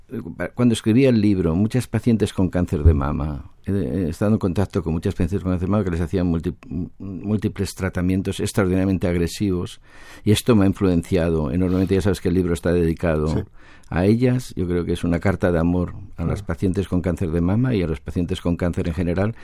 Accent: Oviedo, Asturias, Spain; born there; moved away as an adult; also born or lived in Barcelona; yo nací en Oviedo, empecé a estudiar medicina en Oviedo

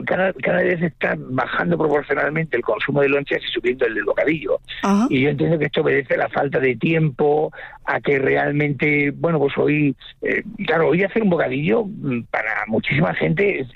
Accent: Badalona, Catalonia, Spain; born there; yo soy nacido en Badalona, aquí en Barcelona, hijo de Julio y Amparo, que tuvieron 11 hijos. Ellos, emigraron desde Orihuela, Alicante hasta Barcelona.

